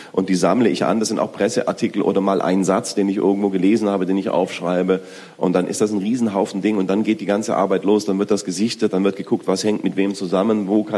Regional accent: Baden-Württemberg, Germany; Ich bin Schwabe

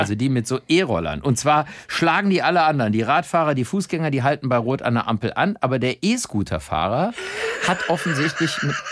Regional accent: Cologne, North Rhine-Westphalia, Germany; wenn ich jetzt zum Beispiel so in meiner Heimatstadt Köln mal unterwegs bin, spät abends

